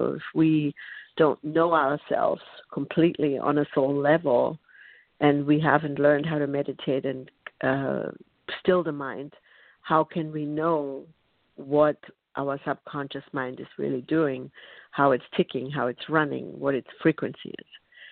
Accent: Bavaria, Germany; now in United States; I grew up in Bavaria, so my parents were Catholic, my grandparents were Catholic, and their parents before them were Catholic. So I was influenced by an economy and a culture of Catholicism

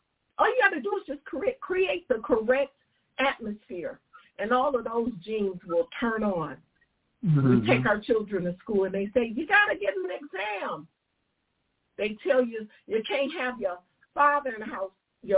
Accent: Detroit, Michigan, United States; And I'm from Detroit. So don't act like you don't know that I know what I'm talking about.

